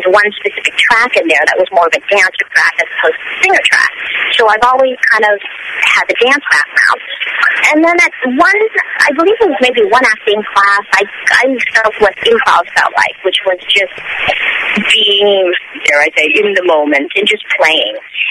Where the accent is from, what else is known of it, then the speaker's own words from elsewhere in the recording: Toronto, Ontario, Canada; Toronto, woo-hoo. Yeah, that was my hometown.